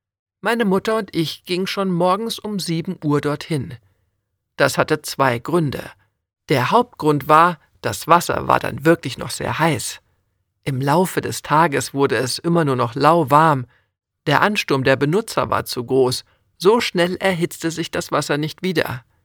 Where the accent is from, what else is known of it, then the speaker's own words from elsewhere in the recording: Hamburg, Germany; moved away as an adult; now in Stade, Germany; Ich bin Hamburgerin, was mich aber nicht hinderte, mit meinem Mann 1971 in ein wunderschönes Städtchen namens Stade zu ziehen. Dadurch wurde ich so etwas Ähnliches wie ein Zwitter. Halb gehörte mein Herz immer noch Hamburg und halb Stade.